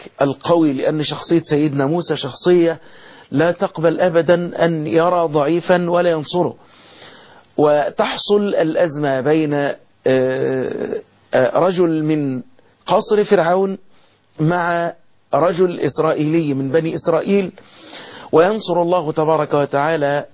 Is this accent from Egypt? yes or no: yes; Egypt; بلدنا مصر